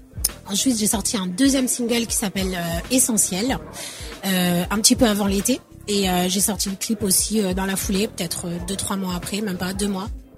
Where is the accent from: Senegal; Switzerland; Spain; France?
Senegal; Ouais, je suis sénégalaise française.